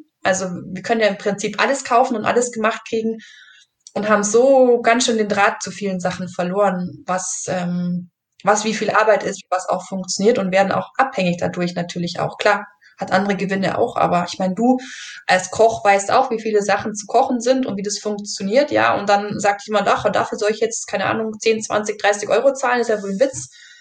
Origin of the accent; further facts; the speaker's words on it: Bavaria, Germany; ich komme halt eben aus dem Allgäu und kann man vielleicht ein bisschen so melodramatisch sagen, da hat man so Milch im Blut